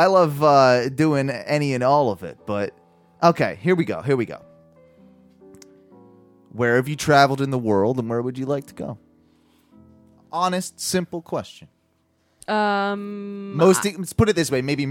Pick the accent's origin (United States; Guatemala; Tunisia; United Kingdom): United Kingdom; England; Yeah, I'm from England originally, and here I am.